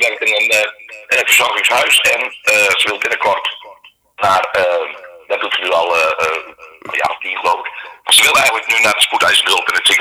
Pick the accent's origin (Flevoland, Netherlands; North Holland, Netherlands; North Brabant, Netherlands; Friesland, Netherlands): Friesland, Netherlands; Appelscha; Ik kom uit Appelscha, het kleine dorpje in Friesland, onder in Friesland. En ik ben geboren 2 kilometer verderop, onder Ravenswoud.